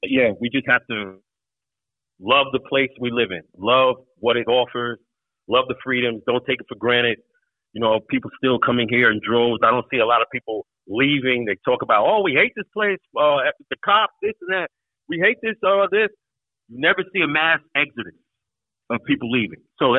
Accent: United States; when you win, as an American, we want you to do what's best.

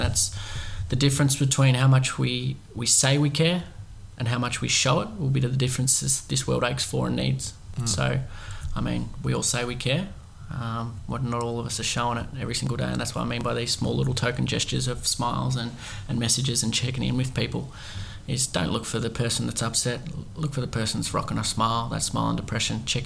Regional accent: Warragul, Victoria, Australia; in the town that we grew up in Warragul

